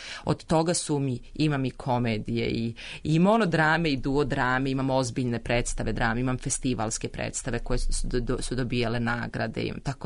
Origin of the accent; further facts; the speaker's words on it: Serbia; accent: standard Serbian; to je književni srpski jezik.